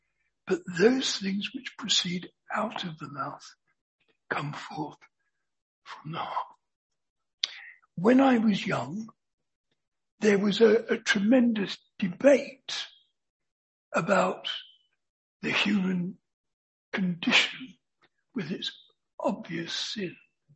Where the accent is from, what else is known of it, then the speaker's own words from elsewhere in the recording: London, United Kingdom; now in Aldeburgh, United Kingdom; I am a Londoner. When I first came to Aldborough, I was amazed that once you got out of the town, there were no lights.